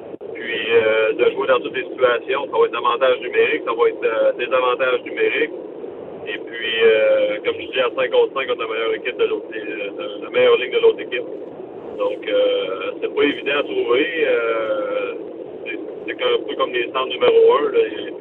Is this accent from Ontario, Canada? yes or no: no; Sorel, Quebec, Canada; now in Saint-Robert, Canada; Oui, je viens de Sorel, j'habite présentement Saint-Robert.